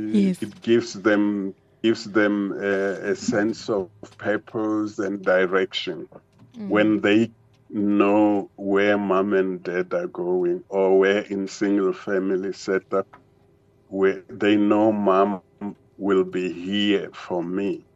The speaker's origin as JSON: {"language": "English", "town": "Tzaneen", "region": "Limpopo", "country": "South Africa", "tie": "born or raised there", "said": "I grew up in Tzaneen"}